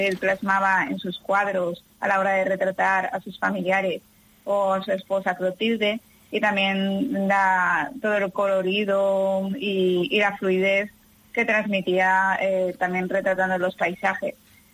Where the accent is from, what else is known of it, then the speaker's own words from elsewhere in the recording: Valencian Community, Spain; como pintor valenciano, también de mi tierra, yo soy valenciana